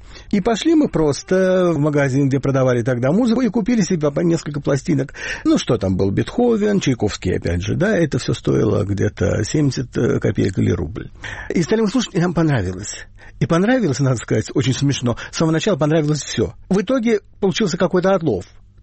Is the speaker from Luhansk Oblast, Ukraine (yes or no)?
no; Zaporizhzhia, Zaporizhzhia Oblast, Ukraine; born or raised there